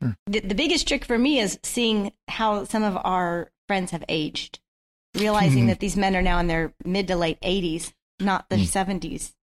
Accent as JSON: {"language": "English", "town": "Houston", "region": "Texas", "country": "United States", "tie": "born or raised there", "said": "As I mentioned, I grew up in Houston, so I really don't remember a time when we didn't know about the space program."}